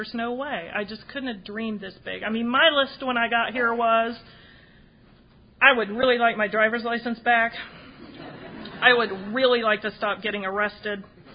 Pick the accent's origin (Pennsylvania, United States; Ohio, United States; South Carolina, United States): Ohio, United States; Oxford; You know, I grew up in a college town. I grew up in Oxford, Ohio, where Miami University is, and I was going to college football games as a 6- and 7-year-old.